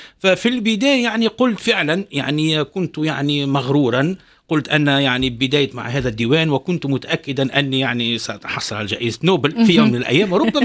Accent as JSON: {"language": "Arabic", "town": "Kairouan", "region": "Kairouan Governorate", "country": "Tunisia", "said": "حينما عرف أني من القيروان وأن … هو الذي درسه يعني لأنه جدي كان أستاذ فرنسية"}